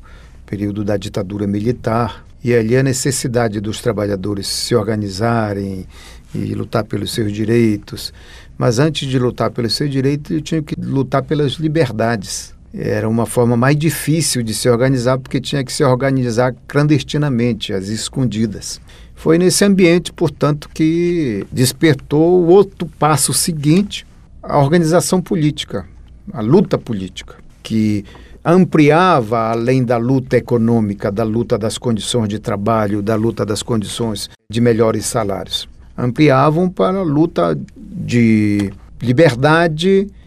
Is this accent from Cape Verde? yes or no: no; Pará, Brazil; Eu venho de uma região lá do estado do Pará, que é uma região que basicamente é a partir da pequena produção do trabalho rural, lavrador. Então, sou de uma família muito pobre de lavradores